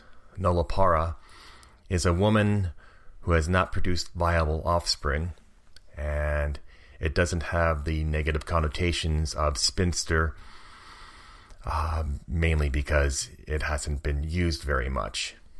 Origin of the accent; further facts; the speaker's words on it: Portland, Oregon, United States; from Portland, Oregon, reading my poem